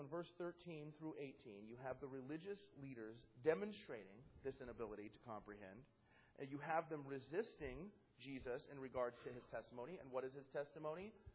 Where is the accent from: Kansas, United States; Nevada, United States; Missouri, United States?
Nevada, United States; Reno; moved away as an adult; also born or lived in Ventura, California / South Carolina; I was born in Ventura, California. I was raised in Reno, Nevada from 6 months of my birth date on till about 27, till I think it was 27, 28 years old when we moved to South Carolina.